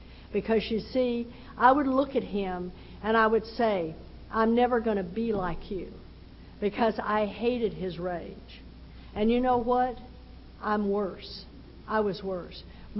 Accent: Texas, United States; And I was raised in Texas, just where they took the Bible Belt and gave it an extra pull.

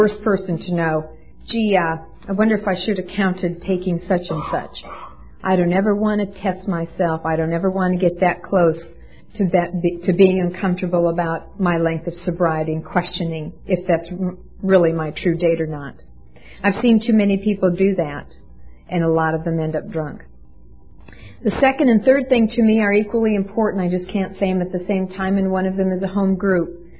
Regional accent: Midwest, United States; I was raised in Middle America, in the Midwest. I was an only child.

